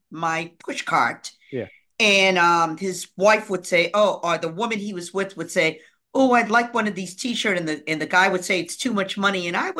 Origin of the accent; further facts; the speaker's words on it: Boston, Massachusetts, United States; born there; now in Somerville, United States; I live in Somerville. I was born in Boston, which is a half a mile away.